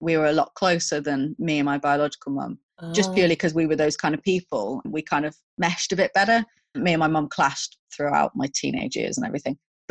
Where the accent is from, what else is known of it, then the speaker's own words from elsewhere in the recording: London, United Kingdom; born there; that's where I was born in London.